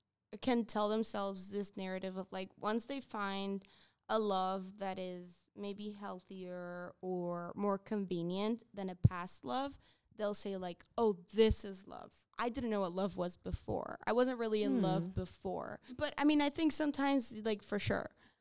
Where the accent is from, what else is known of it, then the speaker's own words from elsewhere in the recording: Cuba; so we're from Cuba, so they got married in Cuba and stuff.